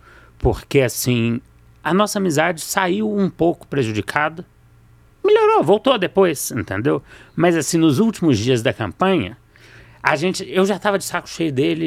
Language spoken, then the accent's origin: Portuguese; Minas Gerais, Brazil; Estamos aqui em Minas Gerais. Eu sou mineiro.